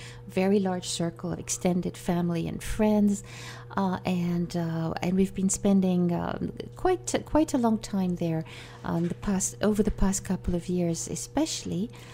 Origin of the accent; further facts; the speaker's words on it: Egypt; moved away as an adult; now in England; But actually, I was born around the time of Nasser's revolution in 1952. So I grew up under Nasser, under Sadat. I reached my majority, and I left for England